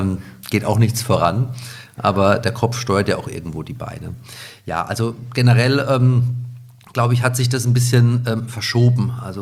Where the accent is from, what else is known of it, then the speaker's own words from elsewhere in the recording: Nuremberg, Bavaria, Germany; born there; Ich bin in Nürnberg geboren und habe dann in Heidelberg Sport und Mathematik auf Lehramt studiert.